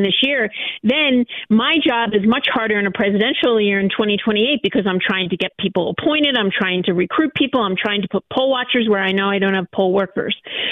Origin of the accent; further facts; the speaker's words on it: Philadelphia, Pennsylvania, United States; My feeling on that as a Philadelphian is, first of all, I'm a lawyer